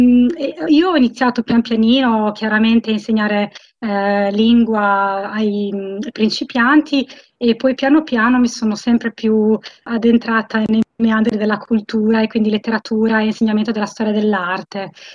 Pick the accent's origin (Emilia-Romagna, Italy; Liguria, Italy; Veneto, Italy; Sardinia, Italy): Emilia-Romagna, Italy; Modena; moved away as an adult; also born or lived in Sydney; now in Perth, Australia; Sono arrivata nel 2004, io sono di Modena, e sono arrivata qui con il mio compagno e abbiamo vissuto a Sydney in New South Wales per 12 anni e poi ci siamo trasferiti nel 2016 a Perth, in Western Australia.